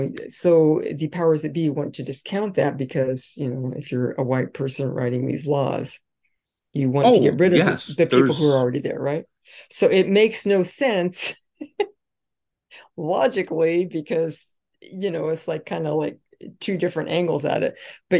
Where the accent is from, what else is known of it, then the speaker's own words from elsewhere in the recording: Utah, United States; I grew up in Cache Valley in Eden Township.